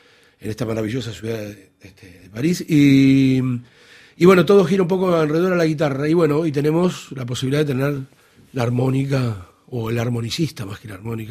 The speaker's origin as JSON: {"language": "Spanish", "country": "Italy", "second_language": "Spanish", "moved": "yes", "said": "digo veramente porque venimos de Italia"}